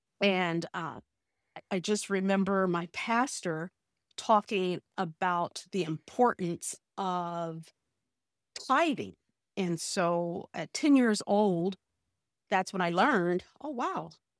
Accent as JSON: {"language": "English", "town": "Miami", "region": "Florida", "country": "United States", "tie": "born or raised there", "said": "I grew up in Miami, Florida, a neighborhood called Liberty City, infested with drugs and prostitution."}